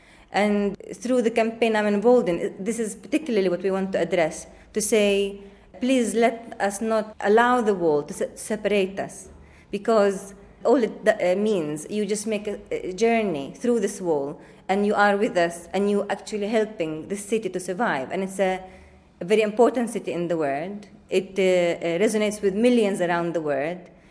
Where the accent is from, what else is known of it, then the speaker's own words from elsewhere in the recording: Bethlehem, West Bank, Palestine; also born or lived in United Kingdom; I am from Bethlehem. I spent a lot of time living in Britain and making documentary films.